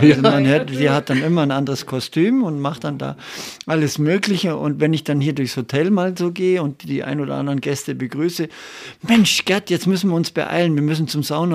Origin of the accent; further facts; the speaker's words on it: Füssen, Bavaria, Germany; born there; Ich bin geboren in Füssen.